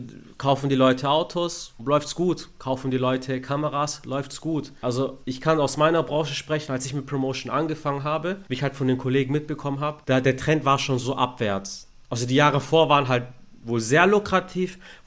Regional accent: Stuttgart, Baden-Württemberg, Germany; ich bin in Stuttgart geboren, aufgewachsen und wir waren gemischt, alles. Ich bin mit Deutschen aufgewachsen, mit Türken, Italienern, Griechen, alles.

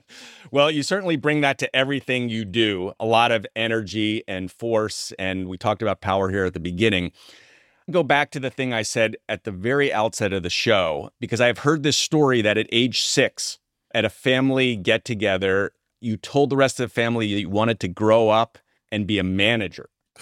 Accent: Philadelphia, Pennsylvania, United States; I am a diehard from Philadelphia, grew up Eagles fan.

